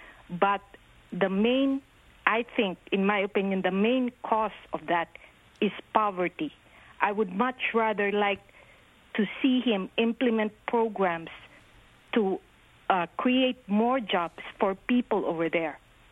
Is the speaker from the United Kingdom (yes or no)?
no; Philippines; now in Hoboken, United States; I'm a Filipina. I moved here in 88. And I'm proud to be an American, but I still have relatives and friends in the Philippines.